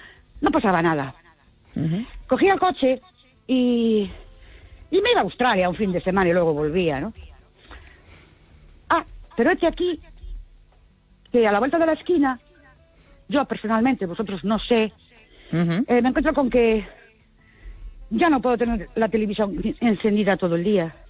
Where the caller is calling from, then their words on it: Ourense, Galicia, Spain; Spanish is a second language; de Ourense.